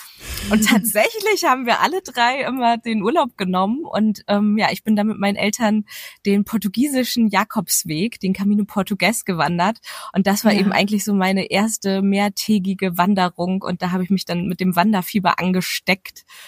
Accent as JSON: {"language": "German", "region": "Northern Germany", "country": "Germany", "said": "Also ich komme halt aus Norddeutschland."}